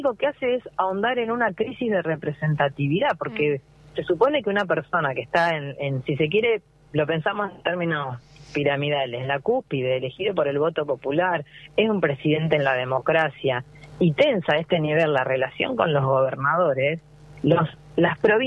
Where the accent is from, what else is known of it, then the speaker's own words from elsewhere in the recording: Argentina; perdemos como argentinos